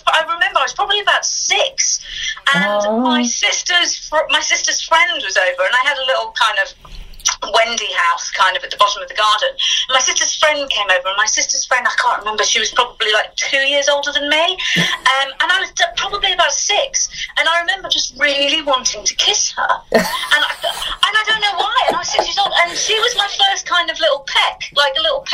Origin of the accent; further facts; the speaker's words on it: Telford, West Midlands, United Kingdom; From Telford in Shropshire.